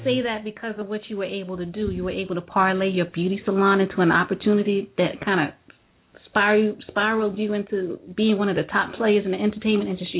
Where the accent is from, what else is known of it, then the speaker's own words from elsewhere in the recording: Brooklyn, New York, United States; Yeah, I'm from Brooklyn, went to Erasmus, so you know I know the area.